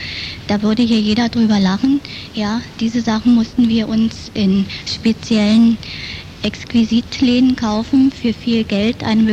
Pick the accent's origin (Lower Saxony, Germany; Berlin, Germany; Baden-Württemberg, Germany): Berlin, Germany; Hier muss man als Berliner selbst auf die Menschen zugehen, ansonsten findet kein Kontakt statt oder sehr wenig.